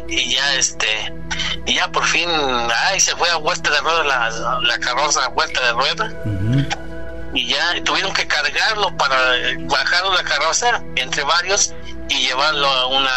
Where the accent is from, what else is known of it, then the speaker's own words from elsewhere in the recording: Puebla, Mexico; allá en el estado de Puebla, falleció mi mamá en la Ciudad de México. Y de ahí, pues, la trasladé a mi tierra natal.